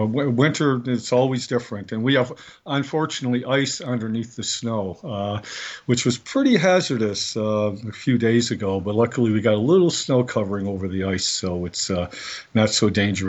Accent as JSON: {"language": "English", "town": "Buffalo", "region": "New York", "country": "United States", "tie": "born or raised there", "said": "Well, that goes all the way back to Buffalo, New York, where I grew up in Buffalo."}